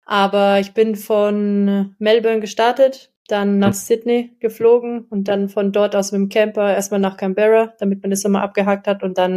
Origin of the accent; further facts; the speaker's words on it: Germany; ich als Deutsche habe halt dann natürlich die deutschen News auf dem Handy